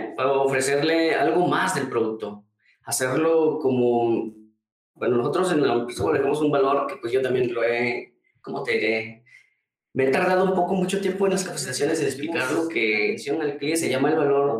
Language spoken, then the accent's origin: Spanish; San Miguel Cuatlán, Mexico; Se llama San Miguel Cuatlán, un pueblo que en el cual la necesidad era tanto que pues llegaban a vender